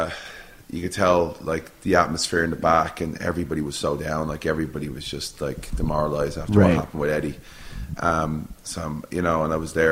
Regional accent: Ireland; from being Irish and being one of the, to me, he's one of the greatest superstars ever.

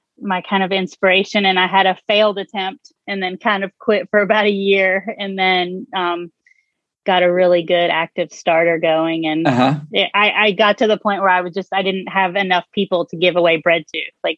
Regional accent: Alabama, United States; also born or lived in Pittsburgh; Born in Pittsburgh, actually, but then I moved to South Alabama. So I was

